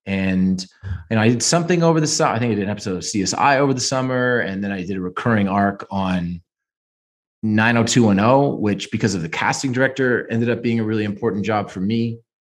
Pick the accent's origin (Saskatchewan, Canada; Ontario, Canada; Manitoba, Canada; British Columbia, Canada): Ontario, Canada; Toronto; I'm from Toronto.